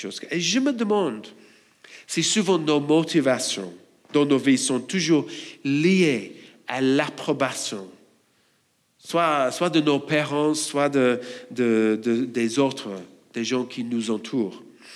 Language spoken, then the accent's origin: French; Australia; French is a second language; même moi, j'ai grandi en Australie